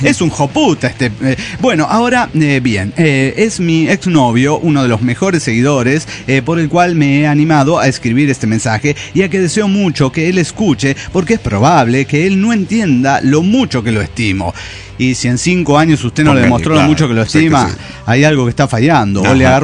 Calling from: Mexico City, Mexico; de Ciudad de México.

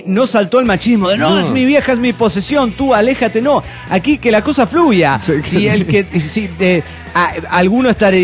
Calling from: Cuernavaca, Morelos, Mexico; de Cuernavaca, Morelos, México.

